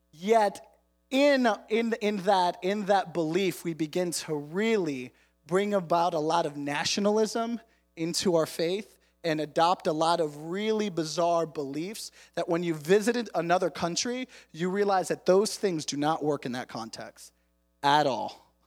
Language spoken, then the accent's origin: English; New England, United States; I was born here. I love this country, America, right with you guys. I celebrate July 4th too. I'm from New England.